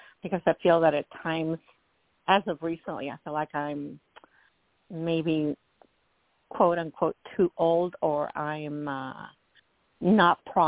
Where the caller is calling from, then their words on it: Washington, United States; I'm calling from Washington State.